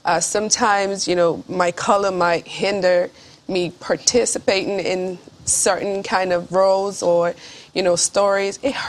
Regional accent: Nigeria; I have best of both worlds, being an American and being a Nigerian.

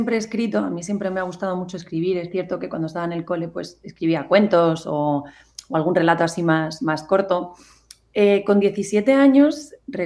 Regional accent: Extremadura, Spain; final es que da igual de dónde seas, que somos todos extremeños, estamos metidos en el mismo saco.

